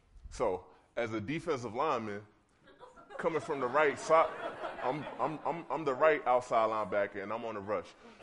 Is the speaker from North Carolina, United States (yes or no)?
yes; North Carolina, United States; I grew up in North Carolina watching Michael Jordan.